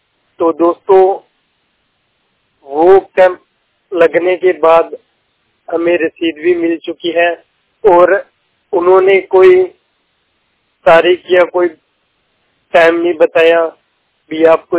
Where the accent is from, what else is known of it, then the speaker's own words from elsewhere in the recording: Fazilka, Punjab, India; now in Amritsar, India; और मैं फाजिलका का रहने वाला हूँ और इस समय मैं अमृतसर में स्टडी कर रहा हूँ।